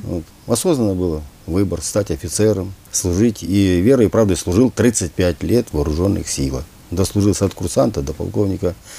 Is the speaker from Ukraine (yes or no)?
yes; Kherson, Kherson Oblast, Ukraine; born there; moved away; На моей бывшей исторической родине я родился сам на Украине, в Херсоне.